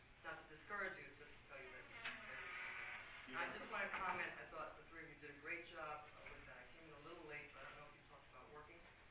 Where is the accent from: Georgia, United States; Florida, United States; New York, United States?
New York, United States; I'm also from New York.